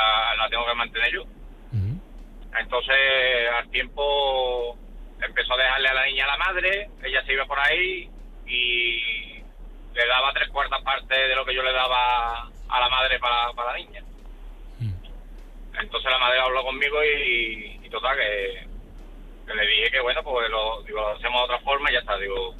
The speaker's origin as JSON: {"language": "Spanish", "town": "Seville", "region": "Andalusia", "country": "Spain", "said": "yo soy de Sevilla y entonces yo trabajaba allí en el pueblo."}